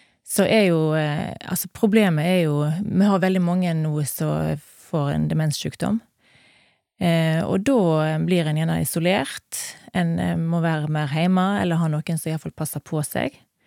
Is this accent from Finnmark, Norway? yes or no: no; Stord, Vestland, Norway; født og oppvokst på Stord, har bodd her hele livet, studerte et halvår i Bergen, men så ville jeg hjem igjen